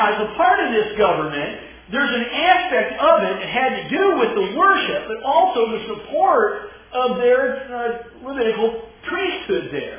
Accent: United States; So clearly, you know, I'm an American, they can see that written all over me.

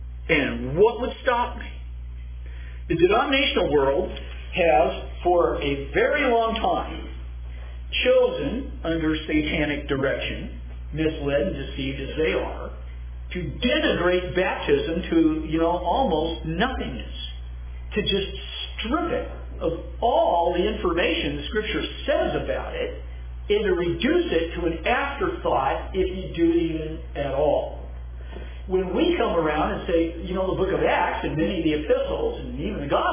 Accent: California, United States; So I went back to my hometown, which is on a peninsula in Southern California.

